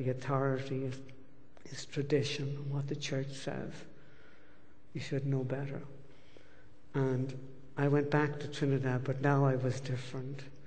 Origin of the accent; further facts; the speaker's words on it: Ireland; And I'm Irish, so I began to drink even more heavily than the Irish normally do.